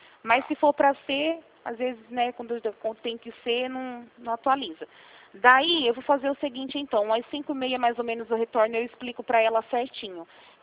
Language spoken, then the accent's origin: Portuguese; Rio Claro, São Paulo, Brazil; E eu sou aqui de Rio Claro mesmo